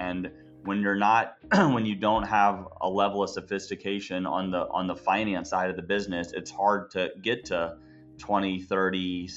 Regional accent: Memphis, Tennessee, United States; So I was born and raised here in Memphis, Tennessee, and went to school in New York City, which was an awesome place to go to college.

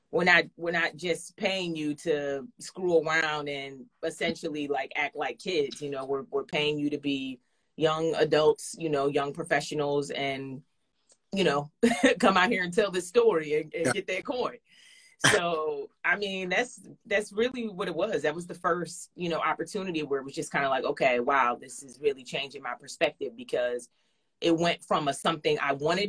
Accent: Philadelphia, Pennsylvania, United States; I grew up in Philly. I know the hood.

